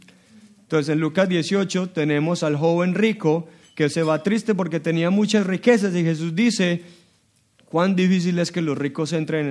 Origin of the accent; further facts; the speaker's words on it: Colombia; Yo soy de Colombia